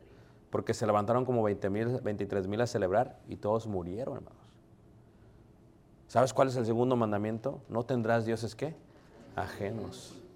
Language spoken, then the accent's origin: Spanish; Mexico City, Mexico; Yo soy de Ciudad de México